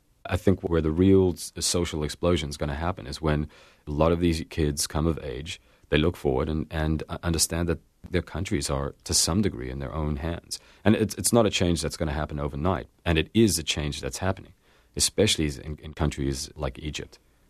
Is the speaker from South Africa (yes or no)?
yes; South Africa; moved away; And as a South African, when I came over to North America, I was a little stunned at how things actually play out.